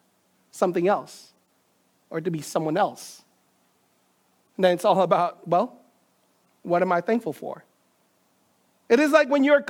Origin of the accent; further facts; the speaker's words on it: Manila, Metro Manila, Philippines; I grew up in Manila